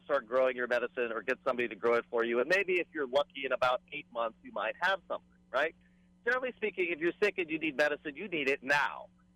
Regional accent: Manoa, Hawaii, United States; now in Hilo, United States; I'm actually right now sitting in my mother's hometown of Hilo, although I grew up in Manoa and in Ava on Oahu.

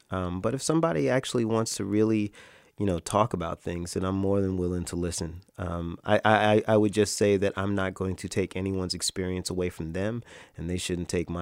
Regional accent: Orange Park, Florida, United States; I don't want people to think that I grew up in Orange Park, Florida, with my head down and, you know, weeping about the way I was being treated.

